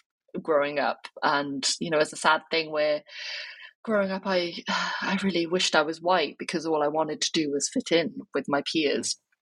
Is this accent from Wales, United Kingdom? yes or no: yes; Wales, United Kingdom; when people would ask me like, oh, where are you from? And then I would say, I'm from Wales.